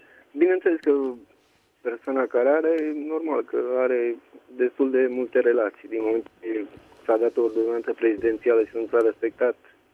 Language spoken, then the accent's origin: Romanian; Bucharest, Romania; și sunt din București